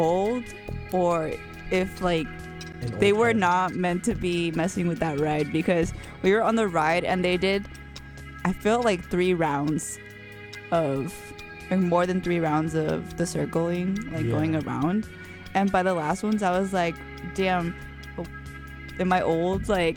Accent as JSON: {"language": "English", "town": "Woodland", "region": "California", "country": "United States", "said": "The Woo. Just kidding. Woodland, California."}